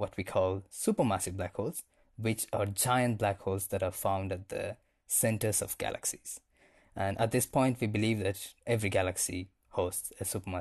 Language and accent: English; India; moved away as an adult; now in Cape Town, South Africa; I am originally from India.